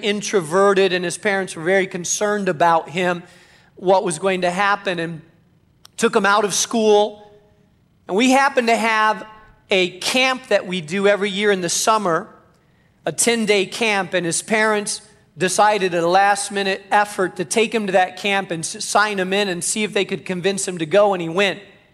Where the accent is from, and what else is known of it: Spain; born or raised there